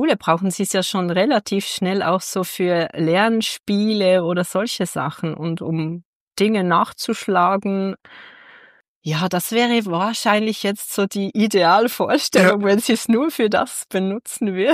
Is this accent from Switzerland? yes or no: yes; Bern, Switzerland; Ich bin ja aus dem Kanton Bern und den Bernern und Bernerinnen sagt man ja nach, langsam zu sein.